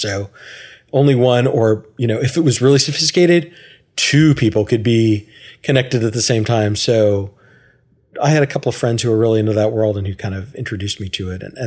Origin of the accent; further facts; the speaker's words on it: Houston, Texas, United States; Like, even though I grew up in Houston, like I didn't eat sushi for the first time until I was in college.